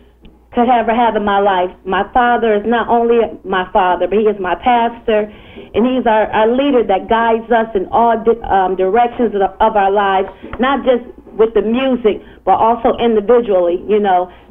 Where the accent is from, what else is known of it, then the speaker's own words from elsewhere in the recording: Saginaw, Michigan, United States; even to this day, a lot of people think that we're from Detroit, and so we have to constantly remind them that we're from Saginaw, Michigan, which is north of Detroit